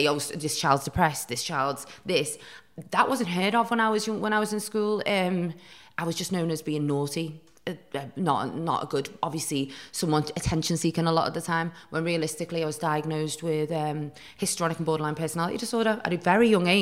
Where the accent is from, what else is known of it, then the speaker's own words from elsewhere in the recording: Newcastle, North East England, United Kingdom; also born or lived in Chester, United Kingdom; so we moved to Newcastle, where my grandma and grandpa were. We were always moving when I was a kid.